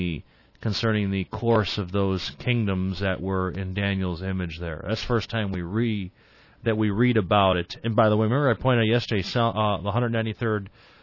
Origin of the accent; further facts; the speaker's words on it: Ireland; I am Irish.